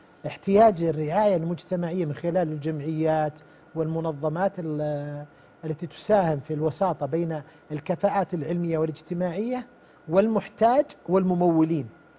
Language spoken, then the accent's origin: Arabic; Saudi Arabia; المجتمع عندنا في المملكة العربية السعودية